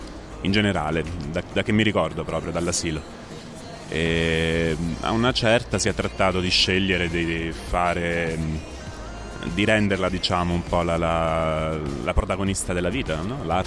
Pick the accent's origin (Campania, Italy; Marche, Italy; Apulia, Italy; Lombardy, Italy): Marche, Italy; Ascoli Piceno; ho studiato a Bologna all'Accademia di Belle Arti e lì mi sono formato in pittura, però sono di Ascoli Piceno